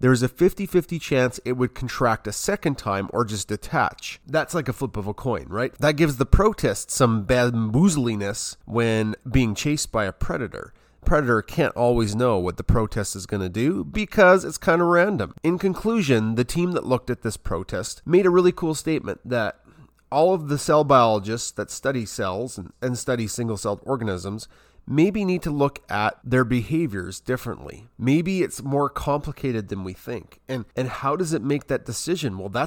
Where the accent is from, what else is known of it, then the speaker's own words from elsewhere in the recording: Canada; I'm from Canada